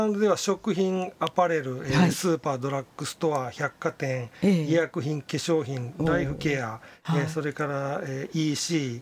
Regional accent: Kyoto, Japan; accent: Kyoto dialect; also born or lived in Tokyo / Kobe; 江戸っ子なんです。京都人、コテコテの京都人です。京都弁です。

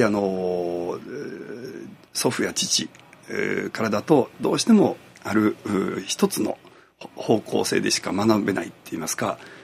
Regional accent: Kyoto, Japan; 私はもう京都生まれの京都育ちです。

